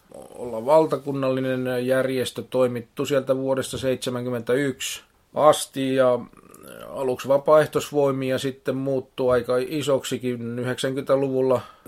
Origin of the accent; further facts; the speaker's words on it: Evijärvi, South Ostrobothnia, Finland; olen tuolla Etelä-Pohjanmaalla syntynyt siellä 50-luvun lopussa Evijärvellä ja olen siellä elänyt ja kasvanut nuoruuteni ja myöskin kouluni käynyt, peruskoulut, keskikoulun silloin siihen aikaan ja ammattikoulut ja niin edespäin. Ja sieltä sitten armeijan lähdön jälkeen lähdin 70-luvun lopussa